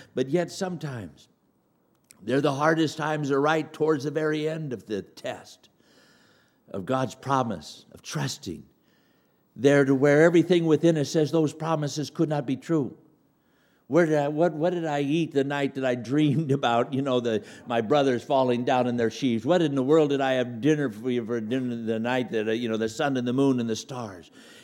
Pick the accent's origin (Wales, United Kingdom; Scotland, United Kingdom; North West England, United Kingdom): Scotland, United Kingdom; I'm Scottish, and the Jews and the Scots, we go back and forth on which one can find another way to make a buck